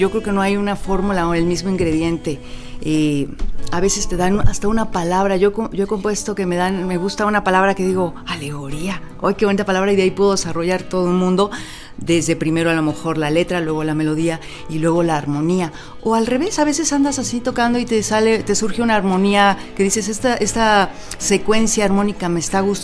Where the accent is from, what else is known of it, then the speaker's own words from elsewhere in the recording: Mexico; Pues nace de haber estado mucho tiempo fuera de México.